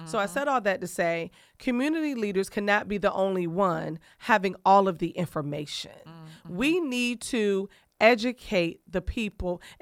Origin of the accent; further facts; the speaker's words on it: Cuckoo, Virginia, United States; up in Cuckoo, Virginia. So I just wanted to shout out Cuckoo, Virginia.